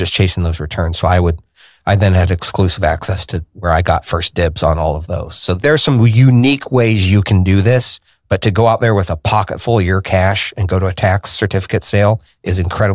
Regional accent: Indianapolis, Indiana, United States; born there; So I was born here in Indianapolis on the north side

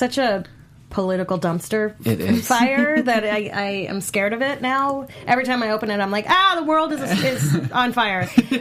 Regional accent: Brooklyn, New York, United States; because I'm from Brooklyn and I grew up, like, in musical theater

